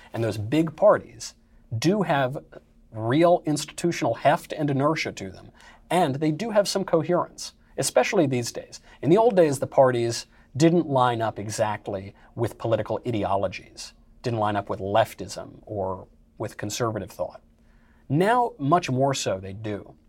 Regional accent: New York, United States; I like Donald Trump. I'm from New York.

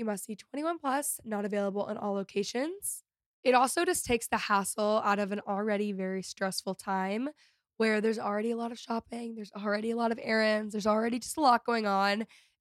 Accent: Texas, United States; accent: Valley girl; I have no idea where I got this like godforsaken Valley girl accent. Like I grew up in Texas.

